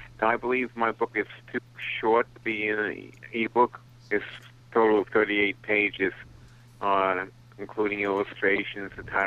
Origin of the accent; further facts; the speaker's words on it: New York City, New York, United States; I'm living in New York. I've been living in the Bronx all my life.